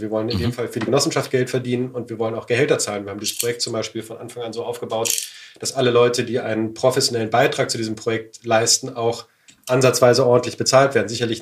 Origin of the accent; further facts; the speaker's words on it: Berlin, Germany; meine Heimatstadt Berlin ist auch eine geile Stadt.